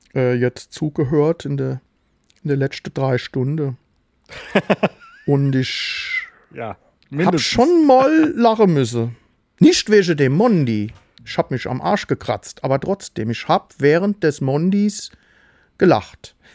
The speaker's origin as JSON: {"language": "German", "region": "Hamburg", "country": "Germany", "said": "Als Hamburger"}